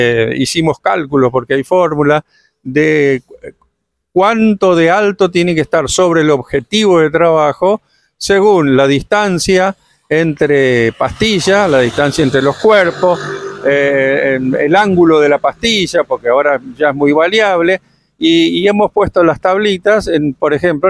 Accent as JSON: {"language": "Spanish", "region": "Santa Fe", "country": "Argentina", "said": "como yo soy del norte de Santa Fe, casi Chaco, y en el campo se usa mucho una expresión"}